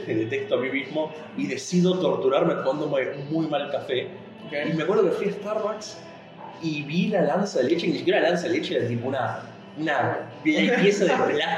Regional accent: Australia; pero sé que en Australia, aunque no tuvo mucho auge, yo soy de Australia.

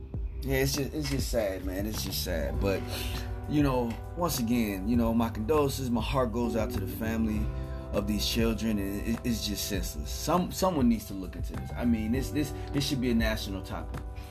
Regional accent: Chicago, Illinois, United States; I come from the Robert Taylor Homes in Chicago, Illinois.

